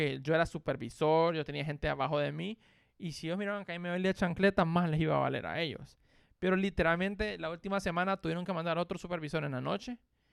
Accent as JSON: {"language": "Spanish", "country": "Honduras", "said": "como buen hondureño"}